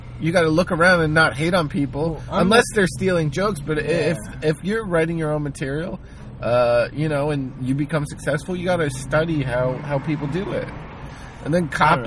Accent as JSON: {"language": "English", "region": "New Jersey", "country": "United States", "said": "I'm from New Jersey. When I see shit, I call it out."}